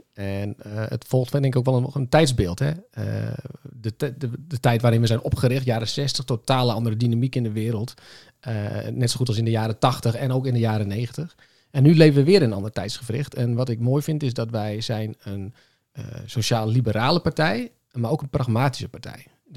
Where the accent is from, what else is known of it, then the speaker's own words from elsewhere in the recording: Usquert, Groningen, Netherlands; now in Haren, Netherlands; Ik ben opgegroeid in Uskert op het Hogeland.